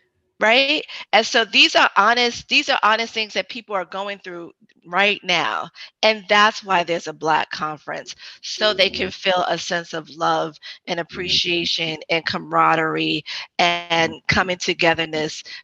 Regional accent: New York City, New York, United States; I was just back in New York visiting home. I'm from New York City.

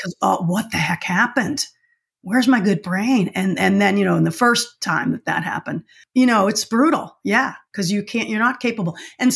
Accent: Massachusetts, United States; I'm in from Massachusetts.

